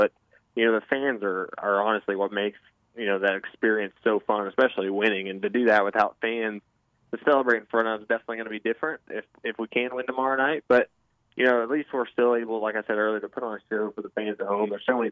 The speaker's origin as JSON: {"language": "English", "region": "Indiana", "country": "United States", "said": "And like you were saying, we're both from Indiana. We both grew up racing sprint cars."}